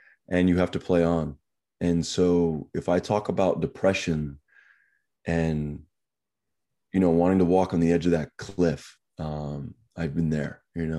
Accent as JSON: {"language": "English", "town": "Seaford", "region": "New York", "country": "United States", "tie": "born or raised there", "said": "So I'm from New York, Long Island, New York. I grew up in this little town, Seaford."}